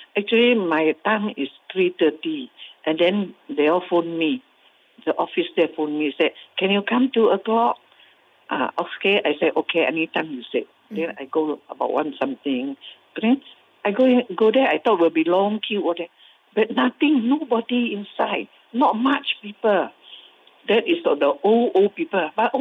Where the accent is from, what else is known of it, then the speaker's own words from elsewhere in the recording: Malacca, Malaysia; I'm 84 years old. I'm from Malacca.